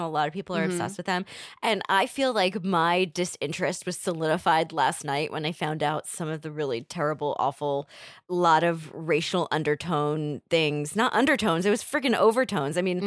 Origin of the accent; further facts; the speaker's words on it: United States; I grew up right outside of Manhattan.